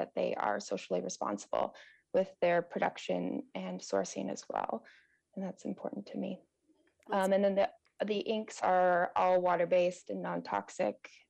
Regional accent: Juneau, Alaska, United States; I grew up here in Juneau.

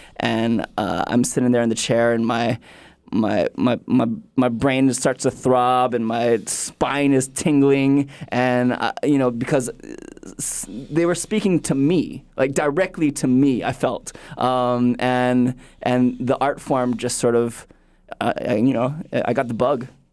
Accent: Hawaii, United States; growing up as a Hawaiian kid in Hawaii, going into the science and engineering field and studying nuclear physics

